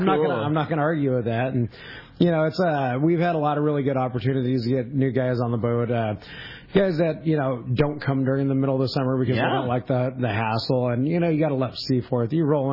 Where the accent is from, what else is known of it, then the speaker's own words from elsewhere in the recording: Ventura, California, United States; for me, I'm from Ventura.